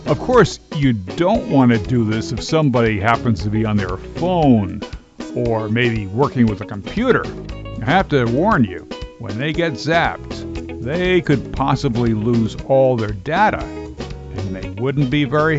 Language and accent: English; New Jersey, United States; Of course, where I grew up in New Jersey, if you ever wanted to smell rotten eggs, all you had to do was take a trip out to Newark Bay, you know, down by Jersey City and Bayonne.